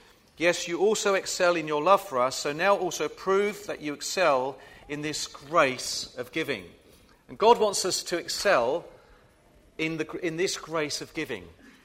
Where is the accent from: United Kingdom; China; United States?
United Kingdom; England; we're British, or I am anyway, I'm English.